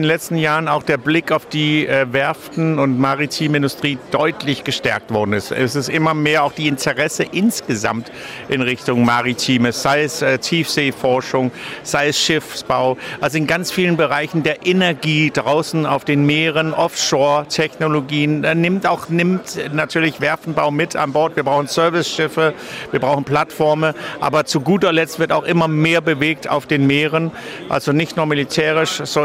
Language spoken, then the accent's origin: German; Denmark; für mich persönlich als Däne gilt es auch, die Dänen davon zu überzeugen